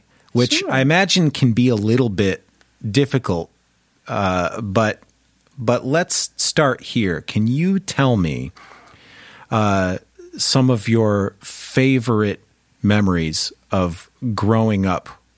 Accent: Michigan, United States; moved away as an adult; now in Denver, United States; I mean, being from the Midwest originally, I can definitely speak to that. Yeah. I grew up in Michigan, and it was kind of a smaller town, but everybody was taught to sort of keep to themselves.

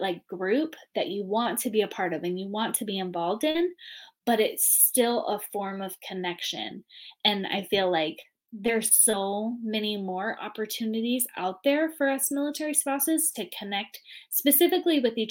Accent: California, United States; Because I grew up in California.

